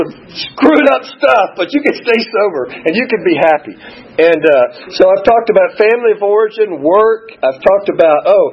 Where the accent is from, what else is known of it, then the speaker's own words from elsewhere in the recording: Greenville, United States; I've started to be able to enjoy my normie friends that I grew up with in Greenville.